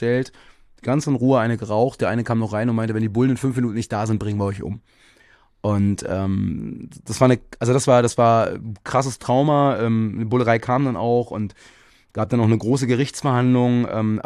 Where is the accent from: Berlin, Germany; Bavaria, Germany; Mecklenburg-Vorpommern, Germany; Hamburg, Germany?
Berlin, Germany; ich bin im Osten von Berlin groß geworden. Als ich Teenie war, da war das gang und gäbe